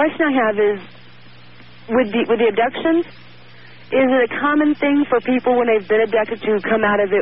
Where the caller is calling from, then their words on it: Harker Heights, Texas, United States; I'm calling from Harker Heights, Texas.